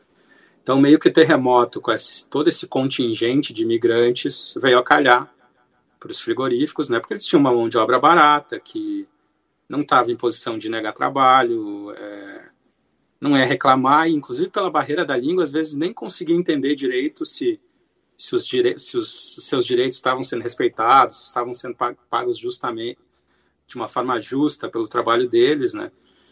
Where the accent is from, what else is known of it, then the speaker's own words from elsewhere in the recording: Porto Alegre, Rio Grande do Sul, Brazil; moved away as an adult; now in Chapecó, Brazil; Eu sou de Porto Alegre, vivi até os 24 anos em Porto Alegre, e em 2004 eu vim para Chapecó, né?